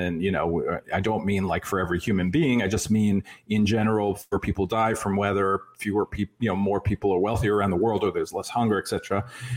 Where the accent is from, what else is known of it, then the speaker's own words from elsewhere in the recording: New York, United States; where I grew up on Long Island, actually, there was a power plant they built, I think it was called Shoreham